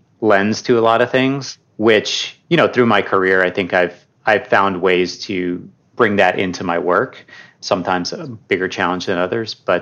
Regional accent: Berkeley, California, United States; born there; Yeah, I'm first generation. I was born in Berkeley, California, middle of three boys.

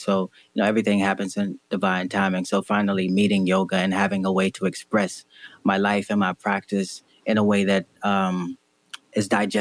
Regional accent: Winter Garden, Florida, United States; I grew up in Florida. I'm from a small town called Winter Garden, Florida, just outside of Orlando

